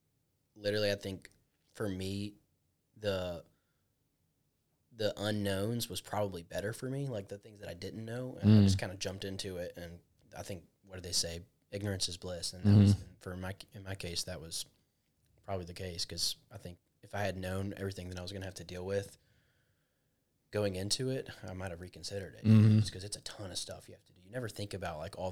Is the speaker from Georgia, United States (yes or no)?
yes; Gainesville, Georgia, United States; I am a commercial real estate broker, as Haddon said. I'm from Gainesville, Georgia. I went to school at Georgia State.